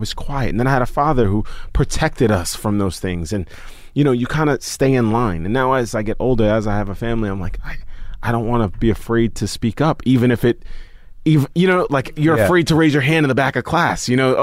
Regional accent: Staten Island, New York, United States; growing up in Staten Island

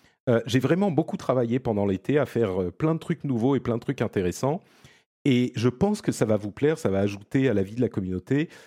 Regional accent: Italy; les gens vont se rendre compte que je suis un vrai Italien, moi

